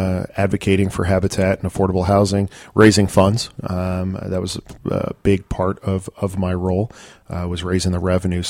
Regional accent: Tampa, Florida, United States; also born or lived in New Jersey; I was born up north, New Jersey. But as a young child, my family moved down to the Tampa Bay area and settled up in North Tampa.

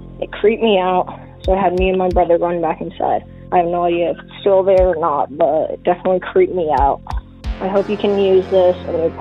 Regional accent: Utah, United States; I'm from Utah.

